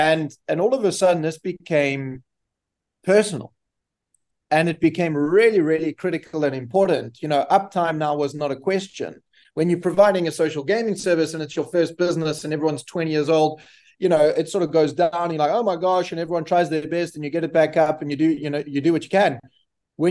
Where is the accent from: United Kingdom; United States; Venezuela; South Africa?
South Africa; So I'm South African. I went to university in South Africa, to a university called Rau.